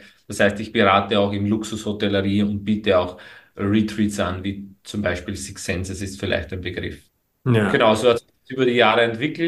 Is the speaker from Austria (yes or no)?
yes; Lower Austria, Austria; Ich bin ja aus Niederösterreich, also ich wohne ja im Weinviertel, wohne ja da am Land in einem kleinen Dorf.